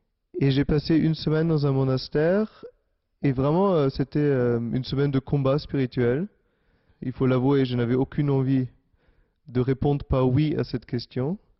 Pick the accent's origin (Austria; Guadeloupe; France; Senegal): Austria; Vienna; j'ai 30 ans et je suis originaire de Vienne, en Autriche.